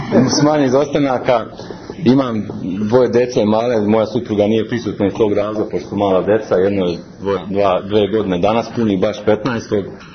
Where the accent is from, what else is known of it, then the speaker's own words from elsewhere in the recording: Dalmatia, Croatia; now in Batajnica, Serbia; rodom sam iz Dalmacije, dolazim iz Sremske eparhije, sad sam u Sremu, Batajnici.